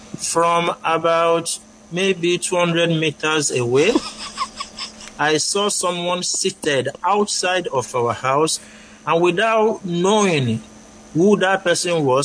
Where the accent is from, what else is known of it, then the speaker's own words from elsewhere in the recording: Ebute Metta, Lagos, Nigeria; Growing up in Ebute Metta, we had this cinema called Central Cinema. It was on Lagos Street in Ebute Metta.